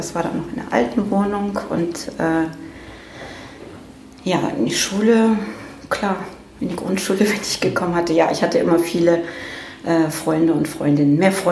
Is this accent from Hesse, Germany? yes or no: no; Ratingen, North Rhine-Westphalia, Germany; born there; Nein, in Ratingen. Das ist liegt zwischen Düsseldorf und Essen. Und komme sozusagen aus einer alten Bergarbeiterfamilie.